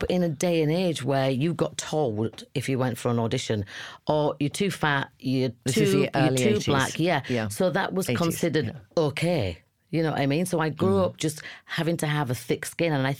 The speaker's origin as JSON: {"language": "English", "town": "Leeds", "region": "Yorkshire and the Humber", "country": "United Kingdom", "tie": "born or raised there", "also_born_or_lived": "Los Angeles, United States", "said": "in 2019, I left LA, came back to Leeds, back to my hometown, lived with my mother because I had nowhere else to stay."}